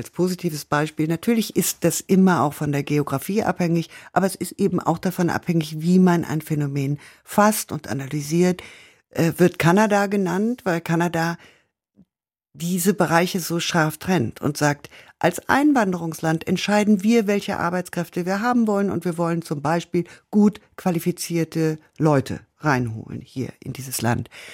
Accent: North Rhine-Westphalia, Germany; Also ich komme aus dem Ruhrgebiet

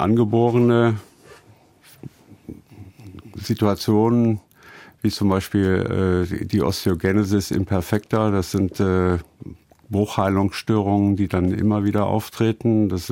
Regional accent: Münster, North Rhine-Westphalia, Germany; ich komme ja aus der Fahrradstadt Münster, wo wir sehr viele Fahrradunfälle sehen

